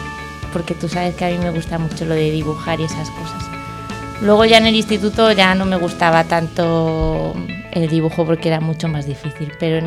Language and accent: Spanish; Madrid, Community of Madrid, Spain; born there; Pues yo nací en 1979. Y nací en Madrid, en el barrio de La Latina. No tengo pueblo.